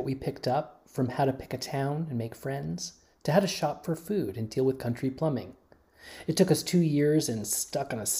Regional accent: New Jersey, United States; I grew up in New Jersey suburbs, and Brian was raised in Brooklyn.

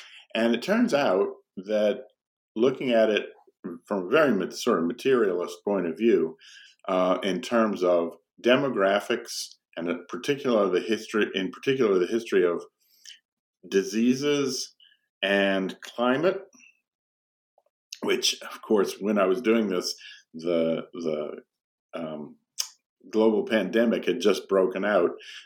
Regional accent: New Orleans, Louisiana, United States; And let's see, before that I grew up in New Orleans.

